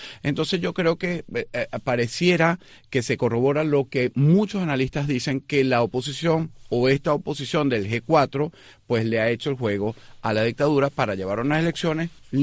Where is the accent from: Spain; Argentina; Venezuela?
Venezuela; como opositor real, como venezolano, fuera del exilio, pero además tú sabes que somos 8 millones los que estamos